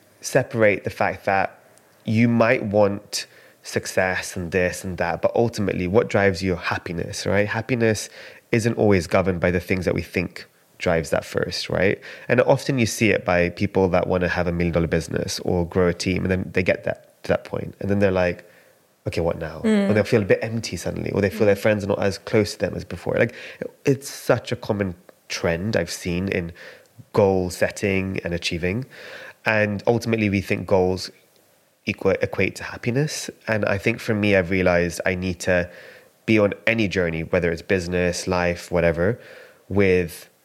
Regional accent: London, United Kingdom; So growing up, my grandma used to come from India. You know, me and my sister were born and raised in London.

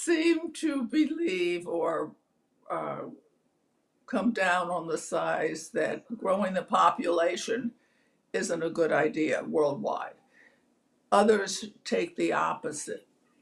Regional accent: Oklahoma, United States; when I was growing up in Oklahoma in a house that was built, I think, in the 20s

